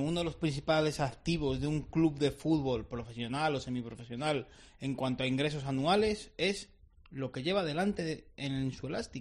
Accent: Salamanca, Castile and León, Spain; yo como salmantino echo de menos que mi alcalde o mi consistorio

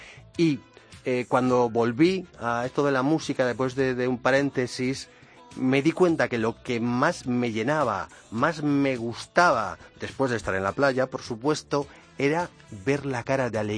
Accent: Vigo, Galicia, Spain; yo soy de Vigo.

